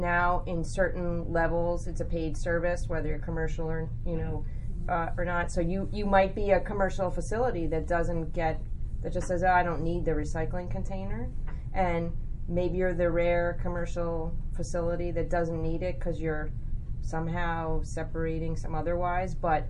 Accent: New Jersey, United States; I remember both growing up in New Jersey and then later living in the city

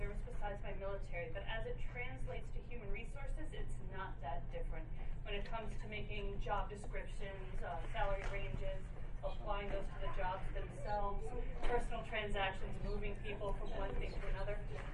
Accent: Tilson, New York, United States; I am a town of Ulster resident or Ulster County resident for my entire life. I was born and raised in Tilson, graduated from Kingston High School, left 2 weeks after graduation to join the military.

